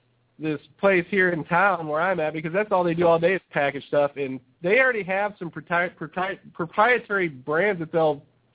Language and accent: English; Indiana, United States; Well, actually, I came from Colorado Springs, but I was from Indiana.